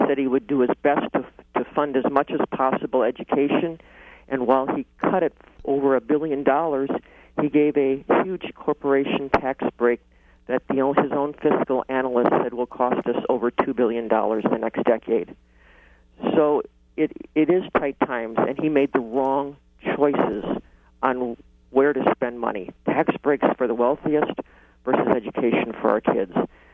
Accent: Wisconsin, United States; also born or lived in Milwaukee; You know, I'm from Milwaukee and then grew up in Waukesha County, and we don't ask for much here in Wisconsin.

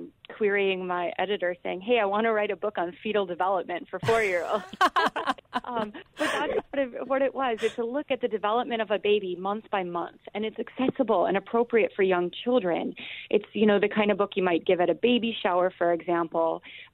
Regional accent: Green Bay, Wisconsin, United States; And that's even more beloved for me when it happens in your hometown, because Green Bay is my hometown.

